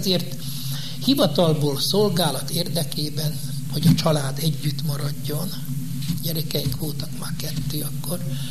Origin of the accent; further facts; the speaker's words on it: Csikéria, Bács-Kiskun, Hungary; now in Szentes, Hungary; Hétvégén szaladtunk haza szülőfalunkba, Csikériára.